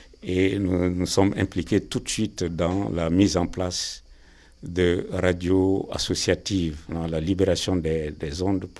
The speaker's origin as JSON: {"language": "French", "town": "Faléa", "region": "Kayes", "country": "Mali", "tie": "born or raised there", "lives_now": "Europe", "said": "Faléa, entre nous, c'est ma région natale, c'est ma commune natale."}